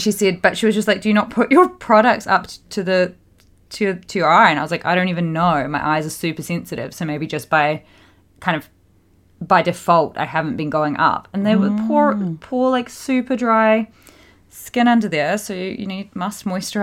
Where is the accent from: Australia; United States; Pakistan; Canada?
Australia; also born or lived in New Zealand; growing up in Australia and New Zealand, and I just never had a care in the world for SPF until recent years.